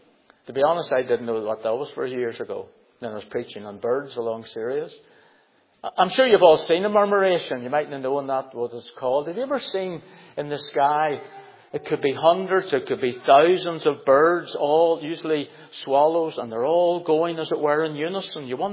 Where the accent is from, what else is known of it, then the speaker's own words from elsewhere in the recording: Belfast, Northern Ireland, United Kingdom; I was brought up in Belfast, used to see, was it 20, 30,000 in the 60s when I was young, shipyard men coming home.